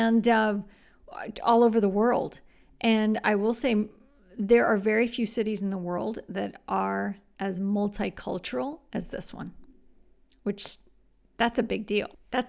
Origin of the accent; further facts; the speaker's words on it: Florida, United States; I grew up in South Florida where we didn't really have too much of that option.